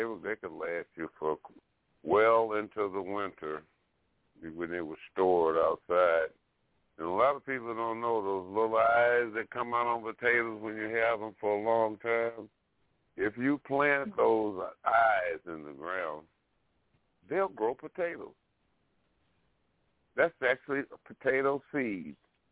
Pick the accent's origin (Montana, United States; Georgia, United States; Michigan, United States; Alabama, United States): Alabama, United States; I was born in Alabama, and when I go down there now, I never saw any Indians when I was coming up as a kid down there